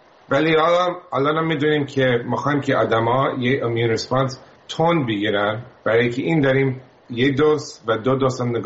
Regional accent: United States; Persian is a second language; همه بیشتر خون با آدم اینجا هستن تو آمریکا، ولی همیشه زندگیم بزرگ شدم هم آمریکایی هم ایرانی.

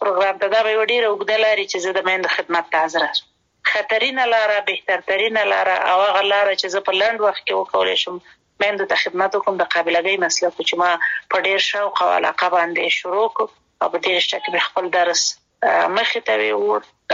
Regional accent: Kabul, Afghanistan; also born or lived in Kunar; زه اصلا د کونړ ولایت یم او پیدایښت هم په خپل مملکت کې دی. لومړنۍ زده کړې مې یعنی اول او دویم صنف مې د کونړ په ولایت کې لوستې دي، دریم صنف نه بیا کابل ته راغلي، درسونه مې په کابل کې ویلي دي،

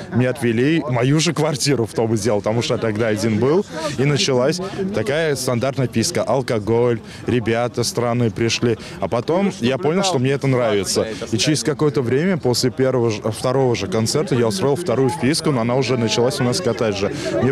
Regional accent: Israel; я из Израиля просто.

